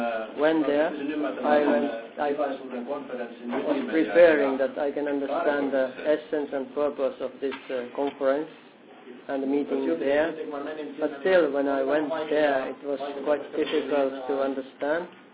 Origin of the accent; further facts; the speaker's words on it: Finland; Then even I came from Finland and I have blue eyes and white hair